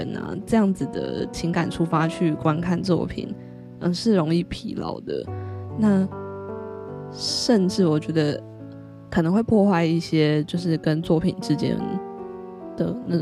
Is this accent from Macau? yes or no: no; Taiwan; 因为作为一个台湾人，香港毕竟在很多的文化然后语言上面我们是比较可以共同理解的